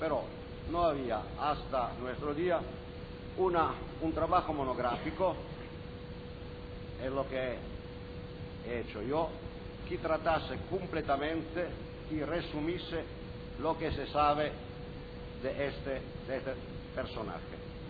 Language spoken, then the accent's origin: Spanish; Italy; Spanish is a second language; Me disculparán para mi bárbaro castellano, siendo yo italiano